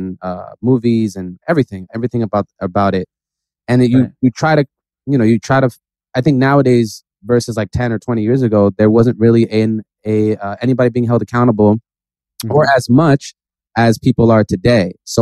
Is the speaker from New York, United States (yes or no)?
yes; Bronx, New York, United States; also born or lived in Newark, New Jersey; like I grew up in the Bronx. Like, I grew up around hip hop culture. I grew up in Newark. I grew up around that culture.